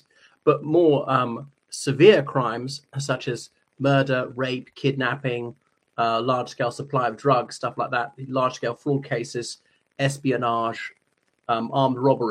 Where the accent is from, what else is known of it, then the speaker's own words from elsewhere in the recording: Ireland; from Ireland.